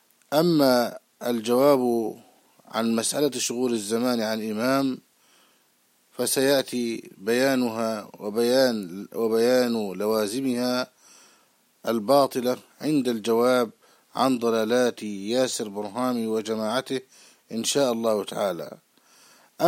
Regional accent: Egypt; اشتهر في بلادنا مصر بأنه محدث

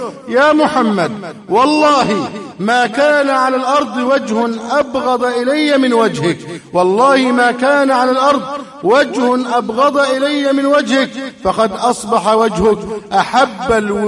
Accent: Egypt; اللهم احفظ بلدنا مصر من كل شر وسوء

